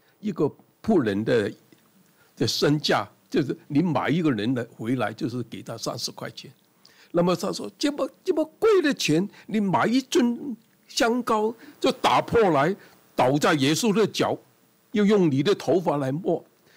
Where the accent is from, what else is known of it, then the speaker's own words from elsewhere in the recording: China; 就是好像我们中国人过年贴红纸一样，贴这个飞春